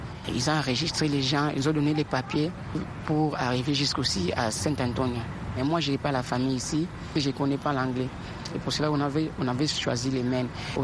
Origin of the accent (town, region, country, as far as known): Kinshasa, DR Congo; moved away as an adult; also born or lived in Angola